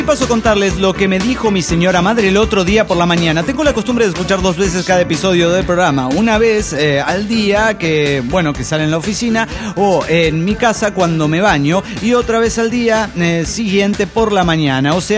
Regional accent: Mexico City, Mexico; Soy el demonio del DF mexicano.

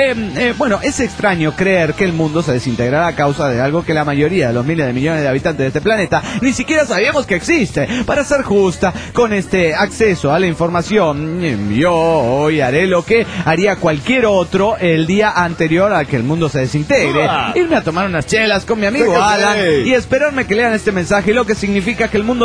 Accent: Aguascalientes, Mexico; also born or lived in Mexico City; Sí, es chilanga de nacimiento, criada en Aguascalientes.

